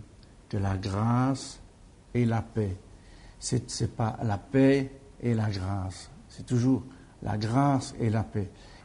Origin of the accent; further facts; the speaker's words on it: Liège, Wallonia, Belgium; Je me souviens quand j'étais enfant, on habitait à Liège, près de la place du marché.